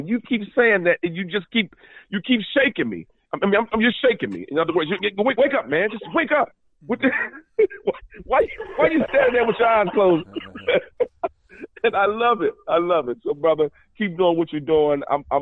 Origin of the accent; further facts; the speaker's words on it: Baltimore, Maryland, United States; now in Los Angeles, United States; I'm calling from LA, but I'm from Baltimore.